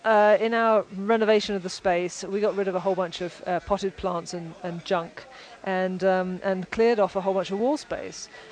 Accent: England, United Kingdom; also born or lived in Canada; Well, okay, I'm from England via Canada, you know.

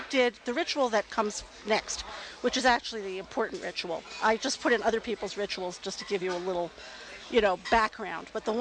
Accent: New Jersey, United States; I grew up in New Jersey, where women have strong beliefs about love.

